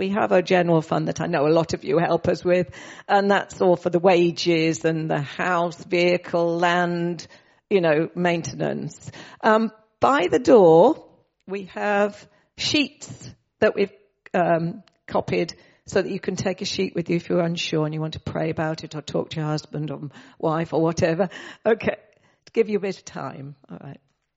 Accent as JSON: {"language": "English", "region": "England", "country": "United Kingdom", "said": "If you imagine, we're English, we get loads of stuff in English"}